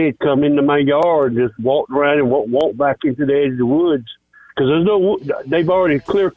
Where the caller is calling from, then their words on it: Barnwell, South Carolina, United States; … from Barnwell.